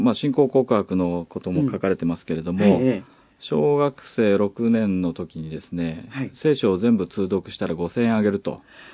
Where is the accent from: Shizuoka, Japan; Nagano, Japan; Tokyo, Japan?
Tokyo, Japan; Higashikurume; also born or lived in Nishitokyo; 生まれ育ったのは東久留米です。